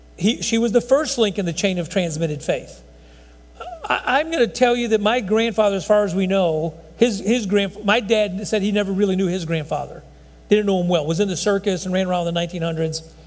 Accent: Texas, United States; Well, I'm an American. You know what? That's not the criteria. That is not it. I could see where people get confused. I'm a Texan.

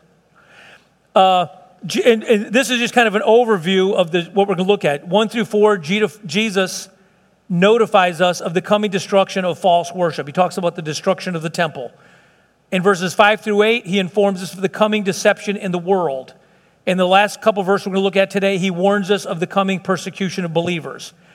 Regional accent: Chicago, Illinois, United States; I grew up in South Chicago. There was no phones.

